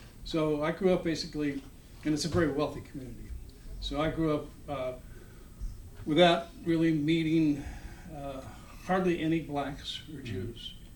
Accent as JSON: {"language": "English", "town": "Bronxville", "region": "New York", "country": "United States", "tie": "born or raised there", "also_born_or_lived": "Philadelphia", "said": "I was born on the Philadelphia Main Line, right outside Philadelphia. And I grew up mostly in a small town in Westchester County, New York, right outside New York City, a town called Bronxville."}